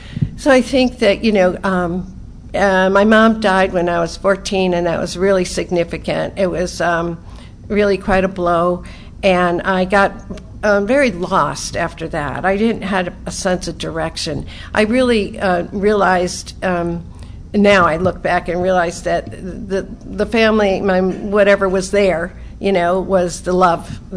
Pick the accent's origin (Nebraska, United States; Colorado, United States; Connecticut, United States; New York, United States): Connecticut, United States; So I am from Connecticut. I was born and raised there, and in a very French Catholic family.